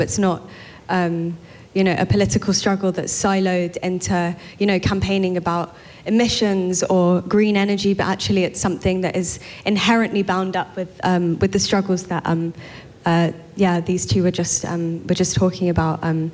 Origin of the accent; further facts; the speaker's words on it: London, United Kingdom; As Anna said, we're based in London, and also Berlin and Brussels. I'm from London.